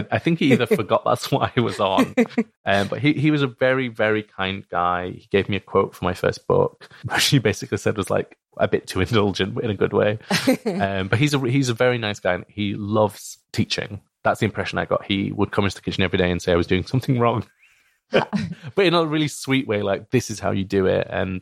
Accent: Bradford, Yorkshire and the Humber, United Kingdom; because I grew up in Bradford, and I don't really have a strong Yorkshire or Bradford accent

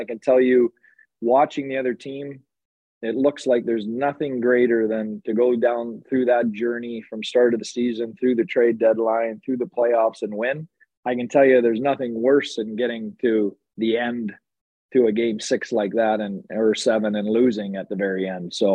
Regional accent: Dunnville, Ontario, Canada; So if you go to my hometown in Dunville, Ontario … other than

